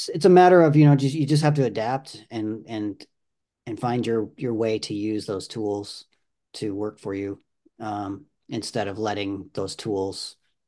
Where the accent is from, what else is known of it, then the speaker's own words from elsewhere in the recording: Montana, United States; I've always loved since I was a kid growing up in Montana.